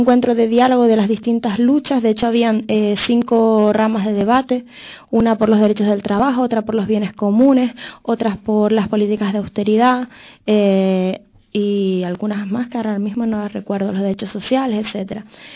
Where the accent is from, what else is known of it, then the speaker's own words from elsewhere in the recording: Canary Islands, Spain; yo soy chiquitita, soy una mujer de Canarias, voy a ir al centro de Europa